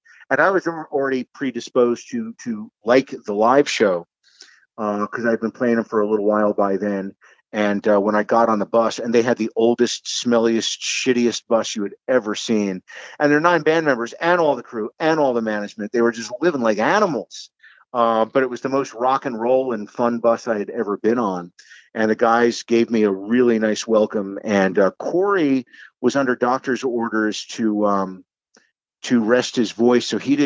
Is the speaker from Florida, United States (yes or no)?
no; New Jersey, United States; Only because I grew up listening to great radio out of both Philadelphia and New York. Where I grew up in Jersey was an hour to each city, and even though the town I was in was mostly geared towards the New York market.